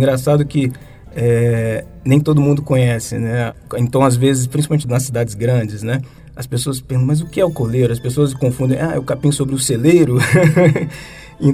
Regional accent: Brasília, Federal District, Brazil; also born or lived in Cataguases; Eu nasci em Cataguases, né? Embora eu tenha vindo para Brasília muito novo, com 4 anos, mas eu sempre frequentei a minha cidade até hoje, enfim, e até o início da maturidade, ali os 18 anos, eu fui anualmente, né, à minha cidade.

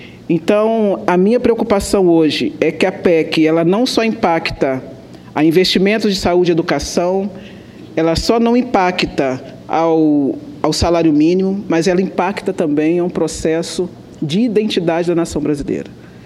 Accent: Brazil; O que você tem que entender é que você é brasileiro e que tudo importa para nós, somos brasileiros, e que não concordamos com esse processo.

